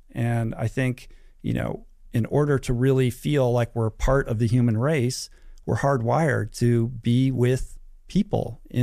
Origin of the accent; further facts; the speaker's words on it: Washington, District of Columbia, United States; moved away as an adult; now in California, United States; I arrive in California for college. I grew up in Washington, D.C., so traveled 3,000 miles away to go to school